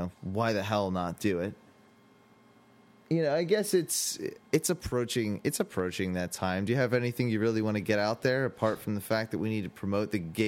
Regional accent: Florida, United States; Because you're a lazy fucker like the rest of us from Florida. We do have a tendency to be lazy.

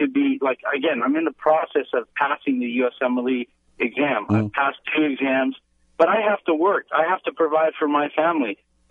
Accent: United States; I am a foreign medical grad, I'm an American citizen, but went to a foreign medical school

